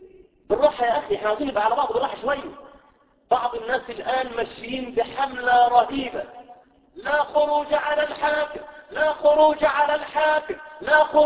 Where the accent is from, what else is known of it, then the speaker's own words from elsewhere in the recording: Mansoura, Dakahlia, Egypt; انا من المنصوره على فكره برضه